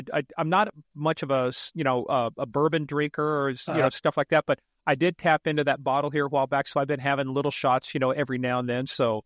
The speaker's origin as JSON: {"language": "English", "town": "Dodge City", "region": "Kansas", "country": "United States", "tie": "born or raised there", "also_born_or_lived": "North Carolina / Monterey, California / Iran / Mishawaka, Indiana", "said": "I was born in Kansas. We moved to North Carolina. We moved to Monterey, California, went to Iran, came back to Dodge City, Kansas."}